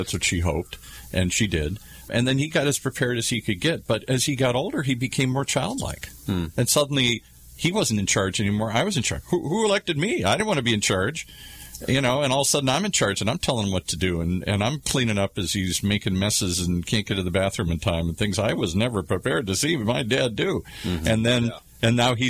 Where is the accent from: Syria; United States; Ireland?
Ireland; I'm Irish, so I'm either way up or way down, and that's the way they are.